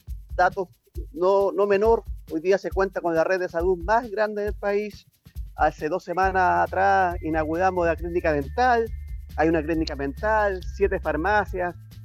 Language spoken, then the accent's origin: Spanish; Valparaíso, Chile; Soy un porteño nacido en el Pirán de Fulme